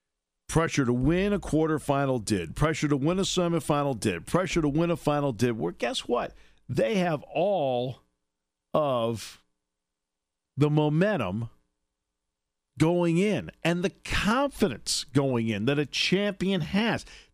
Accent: New England, United States; I grew up in New England.

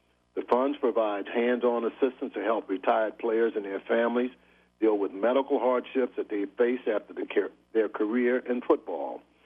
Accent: Gulfport, Mississippi, United States; I grew up Methodist in Gulfport, Mississippi. Went to Raleigh Chapel Methodist Church

